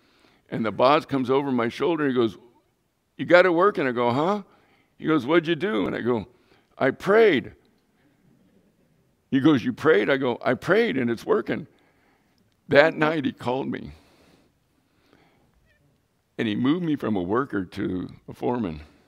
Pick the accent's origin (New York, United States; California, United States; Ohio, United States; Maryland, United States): California, United States; San Diego; now in El Centro, United States; As crazy as it sounds, I grew up in San Diego. I came down here to El Centro.